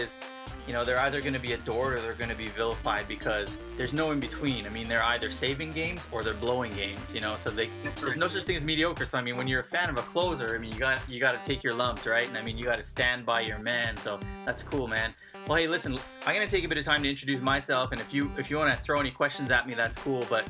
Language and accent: English; Canada; I'm originally from Canada. I know what you're thinking. It's a hockey country.